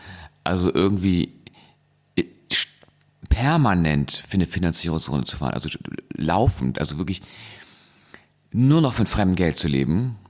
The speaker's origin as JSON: {"language": "German", "region": "Hamburg", "country": "Germany", "said": "ich komme aus Hamburg"}